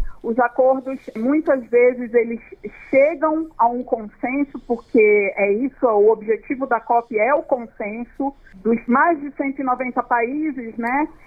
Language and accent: Portuguese; Belém, Pará, Brazil; e agora estarei em Belém, né, na minha terra natal